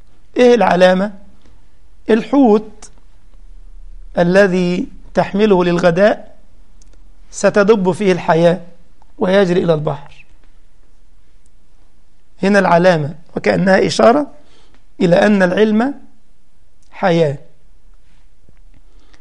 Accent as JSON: {"language": "Arabic", "country": "Egypt", "said": "اللي قالوا كده عندنا في مصر مثلا جميلا، قالوا: من جاور السعيد يسعد."}